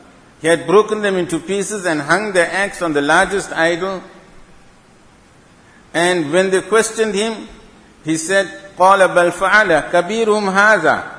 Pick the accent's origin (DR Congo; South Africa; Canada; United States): South Africa; Durban, KwaZulu-Natal; in Escott, the town from which I come, I'm originally from Durban, and from this Overport area, from Waterfall Road, number 66, Waterfall Road. That is my original home.